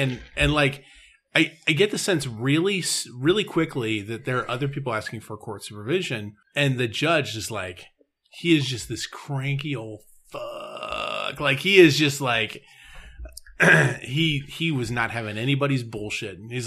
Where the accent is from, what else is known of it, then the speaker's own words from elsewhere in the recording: Illinois, United States; am from somewhere else in Illinois.